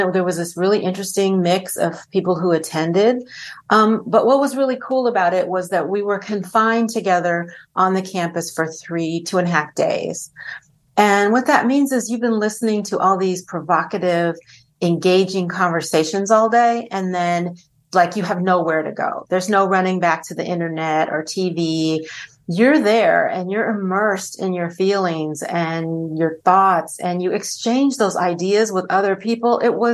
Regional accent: Los Angeles, California, United States; So I'm from Los Angeles

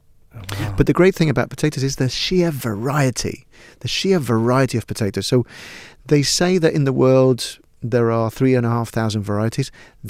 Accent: Lima, Peru; But I grew up in Lima in a way, what you might describe as a little bit of a privileged lifestyle

